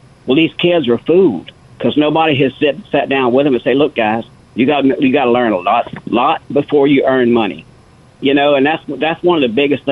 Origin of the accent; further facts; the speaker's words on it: Louisiana, United States; And like I say, I'm from Louisiana and never had been there